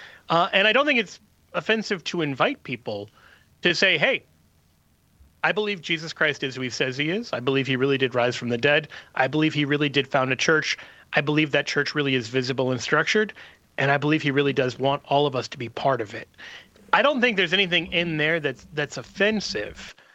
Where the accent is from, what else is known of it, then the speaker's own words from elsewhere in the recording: Midwest, United States; I'm a Midwesterner as well.